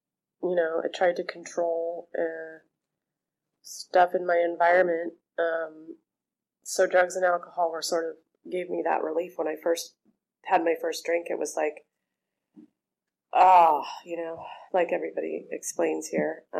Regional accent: Oakland, California, United States; I grew up in Berkeley, Oakland

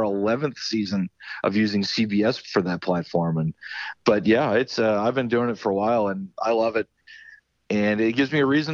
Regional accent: Maryland, United States; I grew up near Baltimore, and that was before the Nationals were there.

